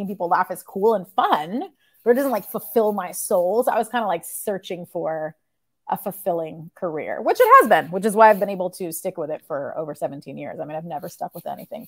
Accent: United States; born there; Like my parents immigrated from Egypt and I was born here in America.

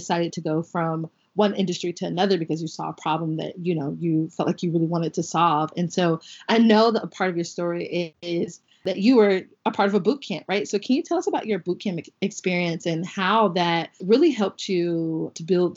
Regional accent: Atlanta, Georgia, United States; I have to say it's number two after Georgia because obviously I'm from Atlanta and I believe Atlanta is just amazing

